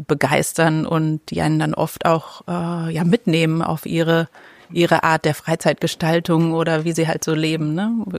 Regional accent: Berlin, Germany; now in New Zealand; Ich bin vor 47 Jahren in Berlin geboren und da aufgewachsen.

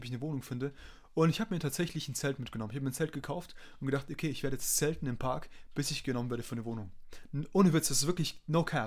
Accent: Singen, Baden-Württemberg, Germany; als ich in Singen war, also da, wo wir herkommen, wir kommen eigentlich ursprünglich aus dem Bodensee, vom Bodensee

